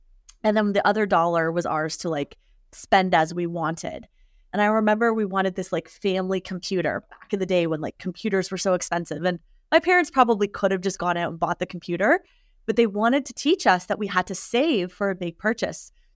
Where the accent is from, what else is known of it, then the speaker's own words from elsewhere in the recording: Canada; So we're Canadian, we got loonies.